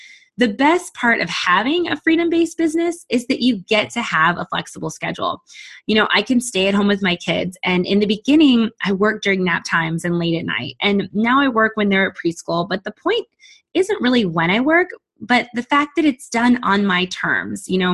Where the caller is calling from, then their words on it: Monterey, California, United States; I'm calling in from Monterey, California.